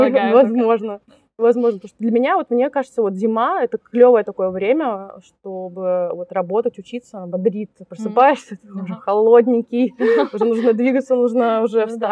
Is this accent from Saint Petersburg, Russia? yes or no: yes; Saint Petersburg, Russia; now in Sweden; я приехала из Питера, который вот у него там 300 оттенков серого. Это правда очень пасмурный город